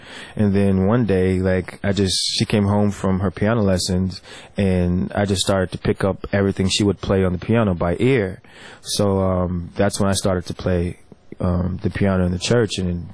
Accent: North Carolina, United States; also born or lived in Texas / Alaska / Tulsa; now in Los Angeles, United States; Military kid. My dad was in the military, so I was born in Texas. We traveled from Alaska to Tulsa to North Carolina. That's where I was pretty much bred, in North Carolina, raised there.

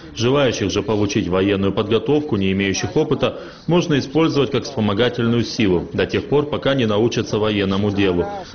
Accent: Georgia; Мы, грузины, патриоты в душе.

